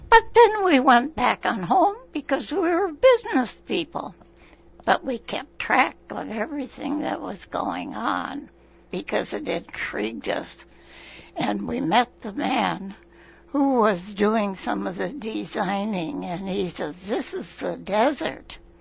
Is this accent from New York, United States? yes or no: no; Elmore, Minnesota, United States; now in Lake Havasu City, United States; I came from Minnesota, and we were business people back there ourselves in a city called Elmore. And the only, probably how you would recognize it, is that Walter Mondale came from there.